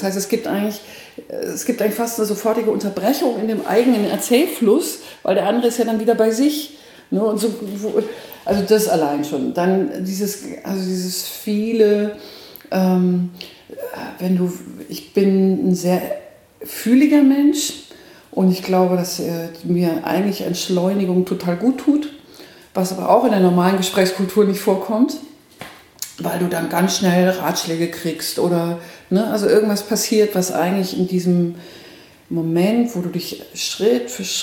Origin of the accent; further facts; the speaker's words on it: Nuremberg, Bavaria, Germany; moved away as an adult; now in Bielefeld, Germany; Ursprünglich komme ich aus dem Frankenland. Also ich könnte jetzt sozusagen an der Christkindl-Wahl könnte ich jetzt teilnehmen. Es dürfen nämlich nur gebürtige Nürnbergerinnen. Mhm. Bin aber weggegangen, weil ich wegen dem Studium und lebe jetzt in Bielefeld